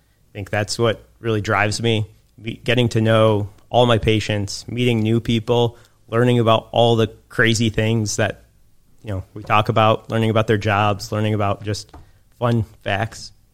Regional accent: Ada, Michigan, United States; I grew up here in Ada, went to Four Sills Northern. Did my undergrad at Michigan State, dental school at U of M, and I've always wanted to practice in West Michigan and specifically Ada back home.

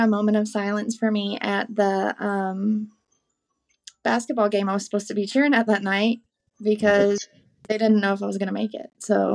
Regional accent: Kentucky, United States; I was born and raised in Eastern Kentucky.

